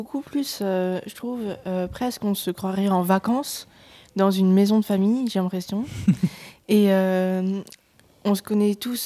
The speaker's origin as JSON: {"language": "French", "town": "Dieulefit", "region": "Auvergne-Rhône-Alpes", "country": "France", "said": "je viens de Diolfi du coup et je viens avec l'Espace Jeunesse de Diolfi."}